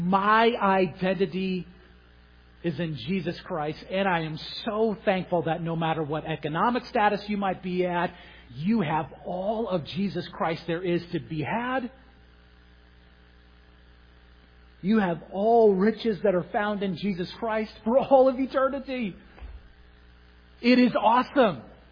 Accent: California, United States; I grew up in California.

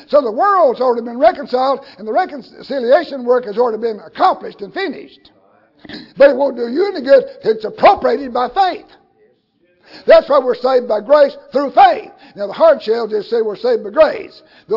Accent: the South, United States; I'm glad I was born and raised in the country. Actually, I'm glad I was born in America. And I'm glad I was born down south in America.

